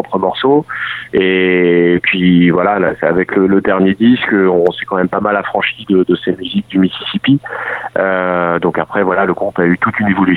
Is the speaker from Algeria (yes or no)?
no; Paris, Île-de-France, France; now in Rouen, France; J'habite à Rouen. Là, j'étais parisien, mais ça fait plus de 10 ans que j'habite à Rouen. En Normandie.